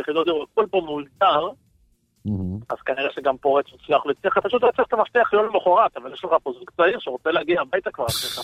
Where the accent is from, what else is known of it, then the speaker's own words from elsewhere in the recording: Beit Shemesh, Jerusalem District, Israel; אני מבית שמש.